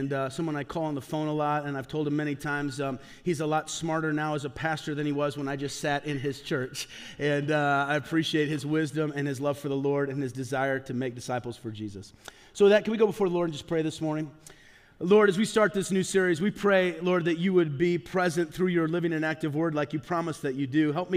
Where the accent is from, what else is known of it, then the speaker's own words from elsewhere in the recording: Peoria, Illinois, United States; I'm from Peoria, Illinois. That's where I'm from originally.